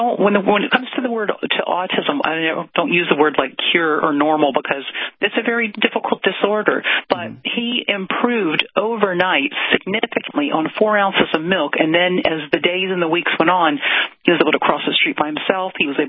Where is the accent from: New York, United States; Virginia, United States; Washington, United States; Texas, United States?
Virginia, United States; now in Los Angeles, United States; even for L.A., you know, area, we're known for our health kind of things, even though I'm from Virginia